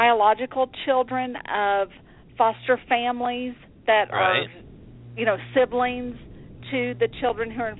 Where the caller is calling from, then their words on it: Oklahoma, United States; I live in the state of Oklahoma.